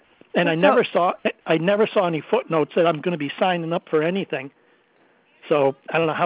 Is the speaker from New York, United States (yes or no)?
no; Danbury, Connecticut, United States; I'm from Danbury, Connecticut